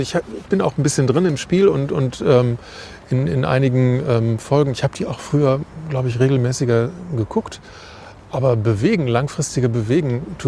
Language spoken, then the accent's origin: German; Herford, North Rhine-Westphalia, Germany; Genau, ich komme aus Herford.